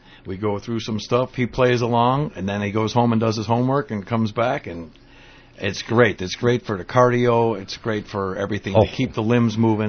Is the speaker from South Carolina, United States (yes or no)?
no; Chicago, Illinois, United States; I grew up in Chicago.